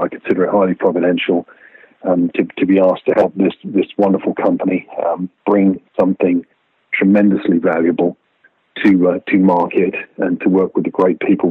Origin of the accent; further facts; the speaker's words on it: England, United Kingdom; now in United States; back when I used to live in England before I became an American 20 years ago. But a long time ago, as a kid growing up in England